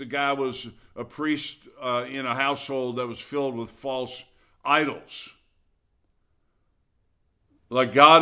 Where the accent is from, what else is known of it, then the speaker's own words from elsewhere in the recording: Midwest, United States; moved away as an adult; Now, I've been away since I was 18, so I guess I still have, the kids tell me there are certain words I say that still linger from